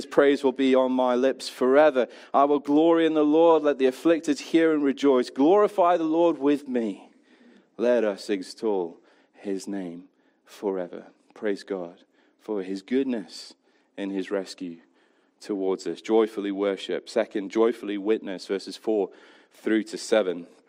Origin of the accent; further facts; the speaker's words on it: United Kingdom; I think that we are naturally good as Brits, something that's built into us as British people, of saying when things are hard.